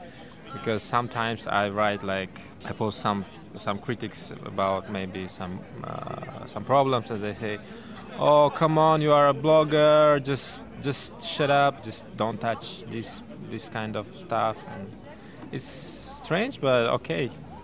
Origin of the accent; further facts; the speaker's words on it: Tashkent, Uzbekistan; I'm from Tashkent and I'm living in Tashkent.